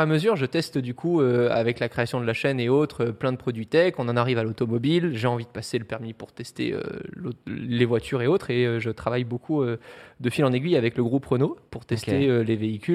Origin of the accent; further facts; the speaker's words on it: Monaco; born there; je suis né à Monaco, j'ai vécu le Grand Prix tous les ans.